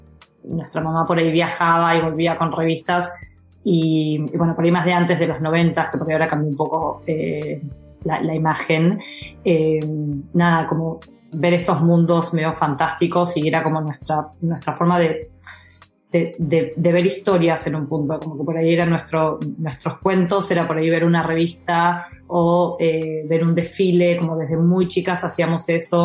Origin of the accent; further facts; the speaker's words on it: Córdoba, Argentina; nosotras somos de Córdoba, entonces cuando éramos más chicos